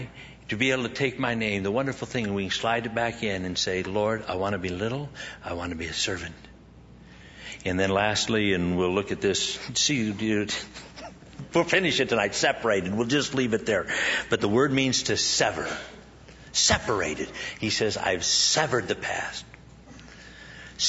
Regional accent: Scotland, United Kingdom; You don't understand. I'm Scottish.

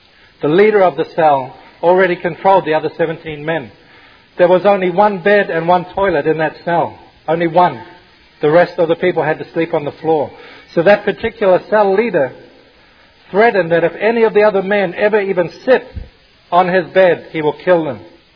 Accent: New Zealand; also born or lived in Australia; even though I'm from New Zealand, as John said, I became a Christian in Australia.

